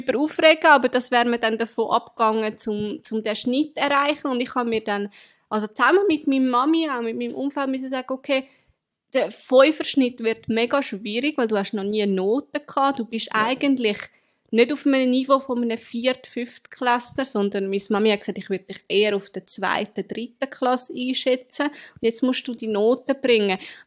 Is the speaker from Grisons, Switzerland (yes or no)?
no; Zurich, Switzerland; ich komme aus Zürich.